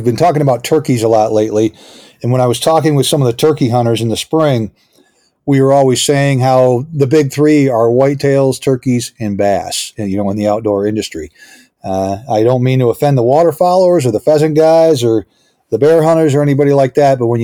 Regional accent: Fort Ann, New York, United States; South Bay of Lake Champlain is actually my hometown, which is Fort Ann in Washington County.

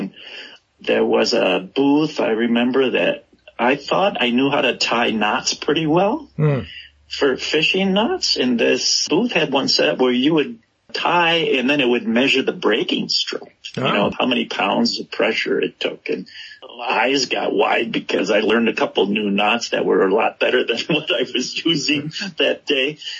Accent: Wisconsin, United States; I grew up in Racine County, and the metro Milwaukee area was always part of our life.

